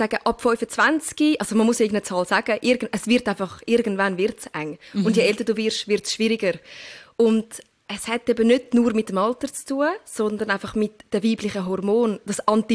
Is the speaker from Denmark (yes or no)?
no; Turkey; ich bin Türkin.